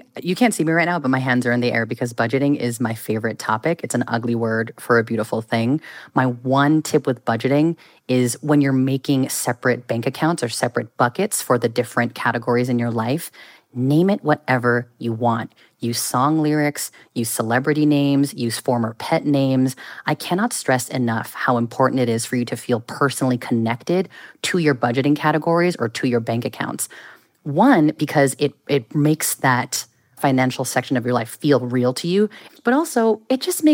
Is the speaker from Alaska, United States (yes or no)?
no; California, United States; when I say that phrase, the Bay Area in me really pops out, and I can't apologize for that. Born and raised in the Bay Area.